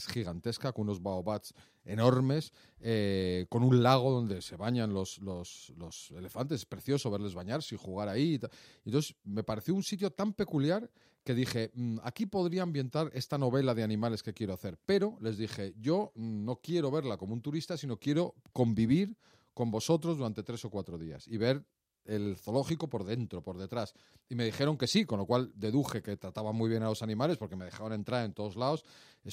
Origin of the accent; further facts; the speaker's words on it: Madrid, Community of Madrid, Spain; yo soy de Madrid, soy de aquí, precisamente. He vivido toda mi vida en Madrid, mi padre era de Madrid, o sea, soy madrileño.